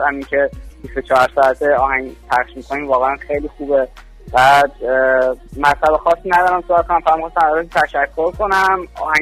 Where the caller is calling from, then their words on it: England, United Kingdom; نه توی اروپا هستم، از انگلیس و شما تماس میگیرم.